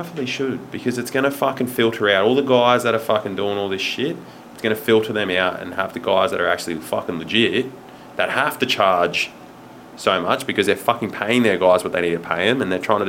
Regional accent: Sydney, New South Wales, Australia; We used to work a lot down in Sydney. I grew up down in Sydney.

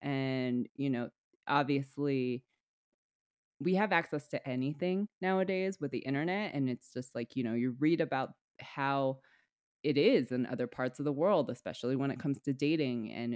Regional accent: United States; as an American and, you know, dating in America

